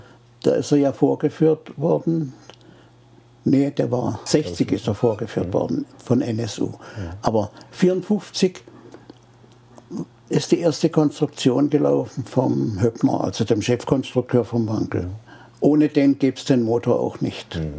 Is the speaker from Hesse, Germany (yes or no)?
no; Freiburg, Baden-Württemberg, Germany; Ich komme ja aus Freiburg